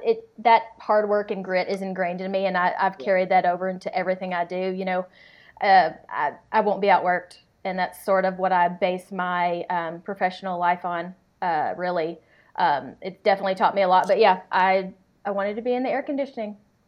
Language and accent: English; Arkansas, United States; now in Colorado, United States; So I'm originally from Arkansas. I grew up working on a rice and cattle farm with my father.